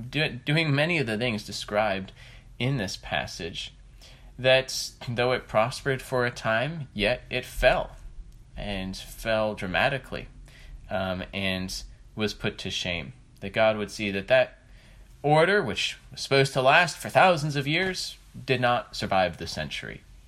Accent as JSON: {"language": "English", "country": "United States", "said": "And maybe as an American, I'm, you know, blind to maybe we are there already."}